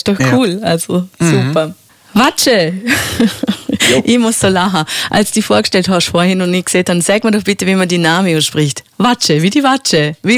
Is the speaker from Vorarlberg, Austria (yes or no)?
yes; Bregenz, Vorarlberg, Austria; da gibt es ja manchmal da bei uns in Bregenz